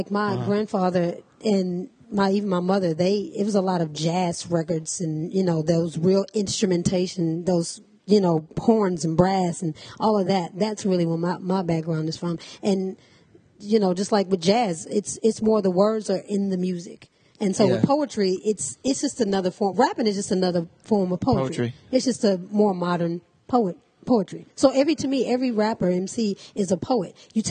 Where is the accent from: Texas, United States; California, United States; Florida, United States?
Texas, United States; Port Arthur; And people think I'm from the East. I'm not. I'm from Port Arthur, Texas.